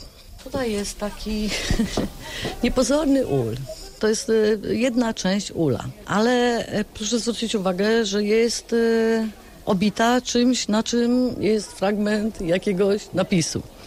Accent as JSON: {"language": "Polish", "town": "Gorzów Wielkopolski", "region": "Lubusz Voivodeship", "country": "Poland", "tie": "born or raised there", "said": "ja jako rodowita gorzowianka i moje pokolenie"}